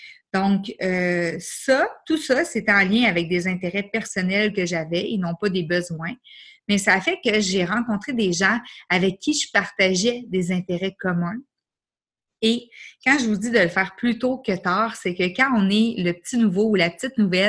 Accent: Quebec, Canada; dire qu'on est expatrié, qu'on vient du Québec, Canada, français

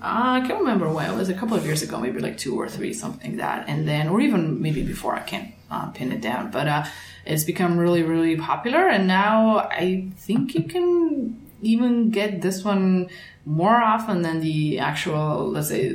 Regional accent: Ljubljana, Slovenia; English is a second language; I am a former journalist turned into businesswoman running food walks in my hometown of Ljubljana, Slovenia.

